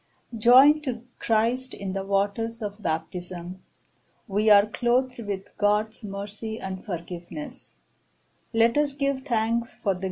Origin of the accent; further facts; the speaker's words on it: Delhi, India; now in Sault Ste. Marie, United States; I'm from Delhi, India. It is a great blessing to be with you today.